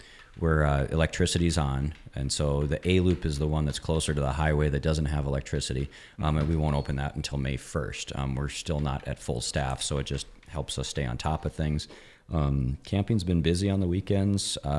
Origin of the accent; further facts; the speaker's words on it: Minnesota, United States; But I growing up in Minnesota, I'd winter camp, and I'd hear them howling and stuff.